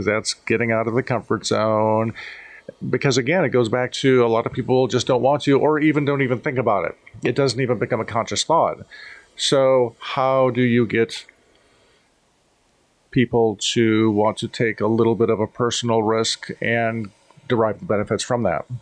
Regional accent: Iowa, United States; I'm from Iowa, so I can say this. I was born here. I grew up here. I'm going to die here. I have no reason to leave here.

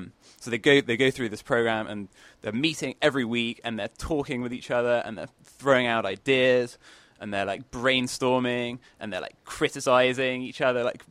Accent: Bristol, South West England, United Kingdom; now in United States; I'm from Bristol in England.

